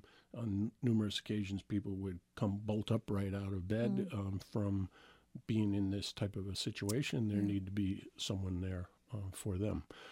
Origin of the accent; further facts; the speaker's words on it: New York, United States; So I was from New York.